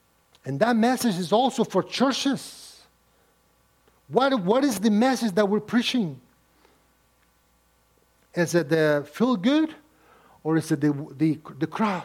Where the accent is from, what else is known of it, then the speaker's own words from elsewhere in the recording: Nicaragua; I come from Nicaragua, a very rooted religious country